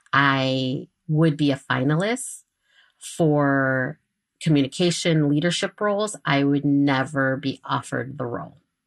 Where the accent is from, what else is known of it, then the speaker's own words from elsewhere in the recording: Chicago, Illinois, United States; I am from Chicago. I am a Chicago native. My parents came to the U.S. from Michoacán, Mexico. I grew up on the north side of the city.